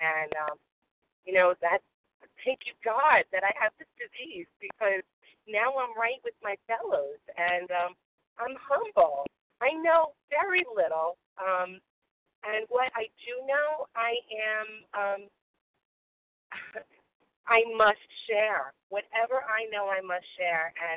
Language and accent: English; New York, United States; from New York, a recovered compulsive overeater.